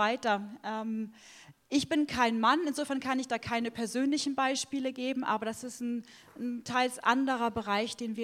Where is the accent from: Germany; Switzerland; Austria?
Germany; Es gibt Bereiche für, als Deutsche, für die ich mich vielleicht schäme, für meine Nation.